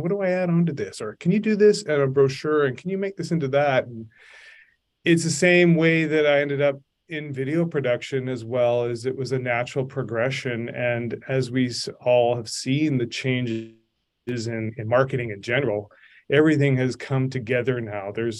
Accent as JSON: {"language": "English", "town": "Calgary", "region": "Alberta", "country": "Canada", "moved": "yes", "said": "And it's funny, I came from Calgary. That's where I started."}